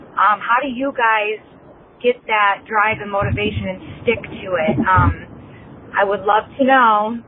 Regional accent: Ohio, United States; I'm 27. I'm from Ohio.

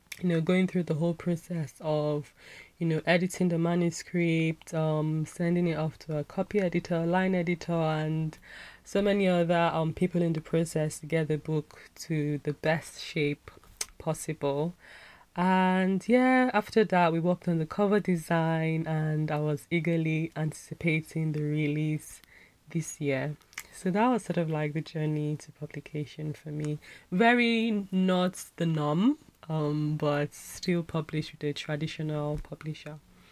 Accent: Nigeria; I am a Nigerian writer and photographer with a penchant for storytelling and wanderlust.

